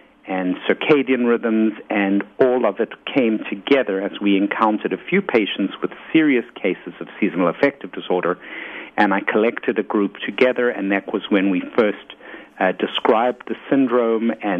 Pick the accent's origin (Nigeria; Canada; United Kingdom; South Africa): South Africa; moved away as an adult; now in New York City, United States; I came from South Africa, where the weather was lovely, and I came to New York City in the summertime